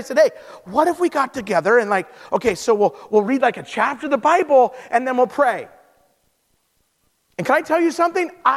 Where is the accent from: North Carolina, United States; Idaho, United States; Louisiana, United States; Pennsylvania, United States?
Idaho, United States; It'd be like roast beef, mashed potatoes. We're from Idaho, you know, mashed potatoes, some green bean yuck stuff, some banana pudding dessert.